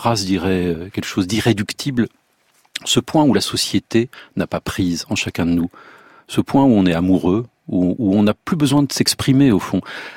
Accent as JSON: {"language": "French", "country": "France", "said": "Et moi, je m'identifie pas du tout à un pays. Je suis français, mais j'écris en français."}